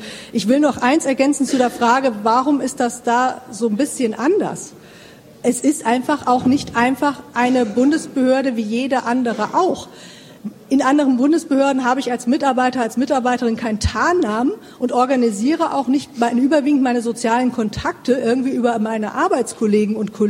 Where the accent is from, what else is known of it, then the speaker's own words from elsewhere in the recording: Thuringia, Germany; Also ich komme aus Thüringen, wir haben dort R2G